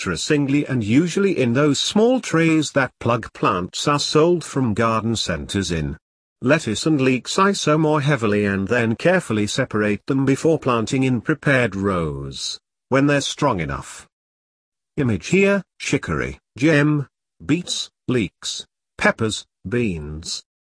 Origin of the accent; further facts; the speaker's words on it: Yorkshire and the Humber, United Kingdom; born there; now in Cumbria, United Kingdom; Being a Yorkshire man by birth, if now a Cumbrian by circumstance, means I'm always on the lookout for a bargain or even a freebie.